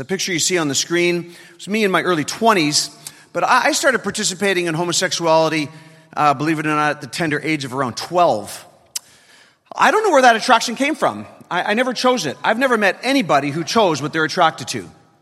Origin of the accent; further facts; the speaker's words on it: Toronto, Ontario, Canada; I come from Toronto, Canada, and so glad to be here in the United States with all of you